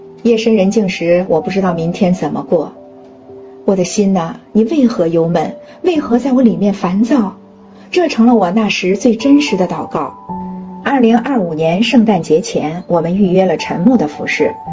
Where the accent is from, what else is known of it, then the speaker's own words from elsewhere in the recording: Anhui, China; now in Jiangyin, China; 我出生在安徽大山里的一个农村，家境清贫，大学毕业后到了江阴，进了这家公司。